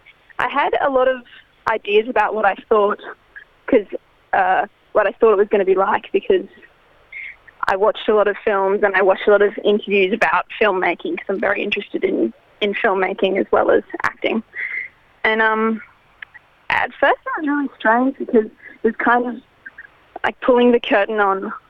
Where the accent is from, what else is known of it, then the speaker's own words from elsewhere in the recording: Brisbane, Queensland, Australia; I'm 19. And I'm from Brisbane in Australia